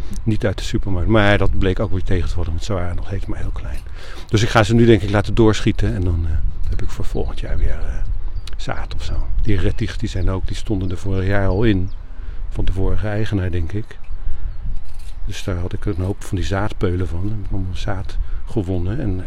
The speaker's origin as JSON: {"language": "Dutch", "town": "The Hague", "region": "South Holland", "country": "Netherlands", "said": "En ik kom oorspronkelijk uit Den Haag. In Den Haag hadden we ook een volkstuin."}